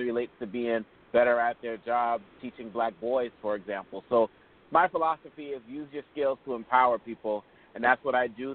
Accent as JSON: {"language": "English", "country": "United States", "tie": "born or raised there", "accent": "American", "said": "As you can hear, my accent is an American accent, but my parents are from Congo in Central Africa. So growing up in the States, you know, 80s and 90s"}